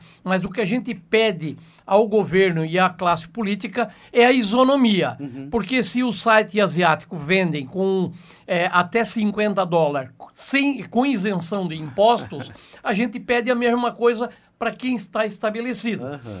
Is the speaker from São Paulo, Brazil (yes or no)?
no; Barra Velha, Santa Catarina, Brazil; now in Joinville, Brazil; Eu sou natural de Barra Velha, norte do estado, e moro em Joinville.